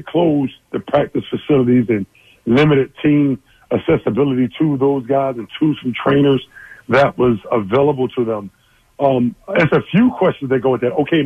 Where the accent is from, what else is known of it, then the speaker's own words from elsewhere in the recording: Philadelphia, Pennsylvania, United States; when I grew up in North Philadelphia, listen to this story.